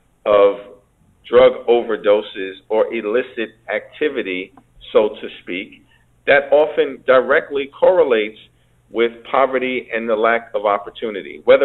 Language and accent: English; New York City, New York, United States; Now, I grew up in the New York City, Brian, as you know, in the late 80s and early 90s when I came of age